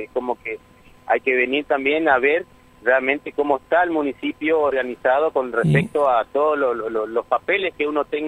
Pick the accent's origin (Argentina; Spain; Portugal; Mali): Argentina; somos argentinos y creo que tenemos los mismos derechos que todos los ciudadanos del país